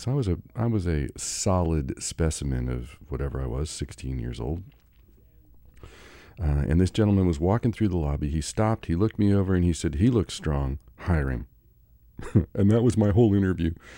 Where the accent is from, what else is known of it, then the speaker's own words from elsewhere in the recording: Kansas, United States; When I was growing up in Kansas, which is not exactly the heartbeat of the spiritual, metaphysical, New Age community, and certainly wasn't when I was growing up there